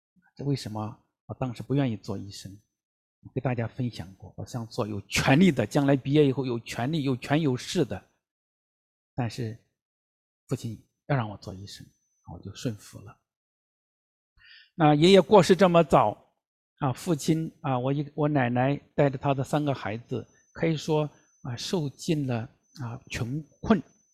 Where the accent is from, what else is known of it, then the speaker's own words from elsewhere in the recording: Fangcheng, Henan, China; 我出生在农村的家庭河南的南阳方城县的一个小乡村里面，家境不富裕，可以说家境是贫困的